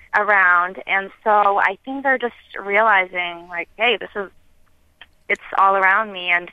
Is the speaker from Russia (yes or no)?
yes; Russia; born there; first language Russian; English is a second language; I was born in Russia, because my mother tongue is Russian.